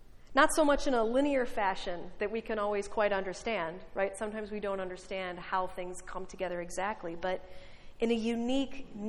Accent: Illinois, United States; It was the middle of winter, and I grew up near Chicago, as many of you know, so there were several inches of snow on the ground.

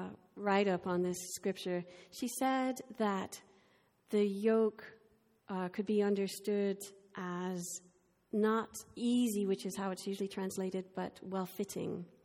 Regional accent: Ireland; I grew up in Ireland, and most of you know also that my dad was a former priest and my mom was a former Catholic nun. So I was obviously very rooted in the Catholic tradition of Christianity.

